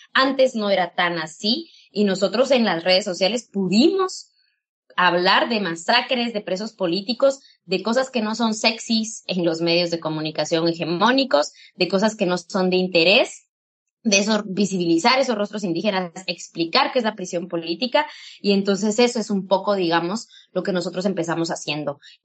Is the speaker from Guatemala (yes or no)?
yes; Guatemala; el gobierno de Guatemala, el ejército de Guatemala masacró a mi comunidad y a mi pueblo